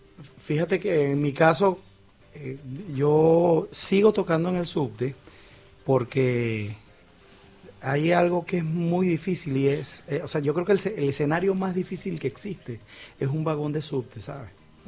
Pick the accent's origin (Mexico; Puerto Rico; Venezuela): Venezuela; moved away; Por la Venezuela de ahorita no la conozco, no la sé. La Venezuela de antes, tengo muchísima nostalgia